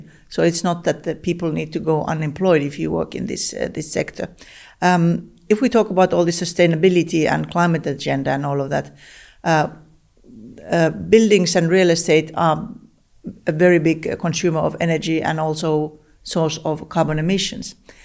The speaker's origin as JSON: {"language": "English", "country": "Finland", "said": "I'm from Finland"}